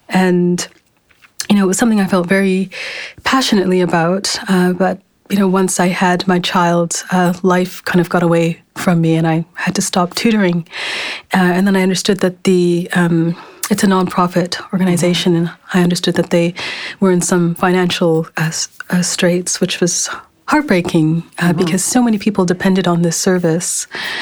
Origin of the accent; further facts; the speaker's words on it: Calgary, Alberta, Canada; I was born and raised in Calgary in the 80s. It wasn't a terribly culturally diverse place.